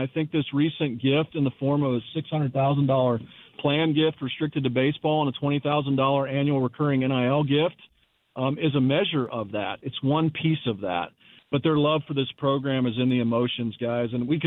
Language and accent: English; Manhattan, Kansas, United States; growing up in Manhattan, in the time period that I did, there were two iconic figures. Because we grew up Wildcats, we didn't recognize the iconic figures in Lawrence.